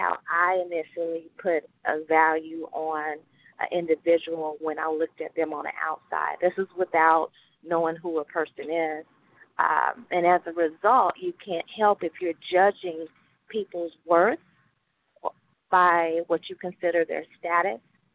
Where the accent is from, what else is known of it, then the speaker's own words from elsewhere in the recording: Oklahoma City, Oklahoma, United States; I'm from Oklahoma City, and so we weren't a part of the Oklahoma City public school district